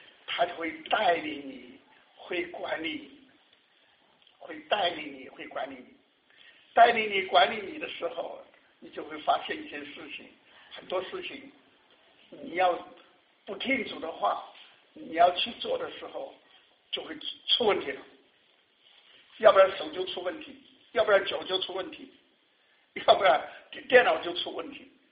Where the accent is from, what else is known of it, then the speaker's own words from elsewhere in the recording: Sichuan, China; 第二个是我是四川人，四川同乡会给我的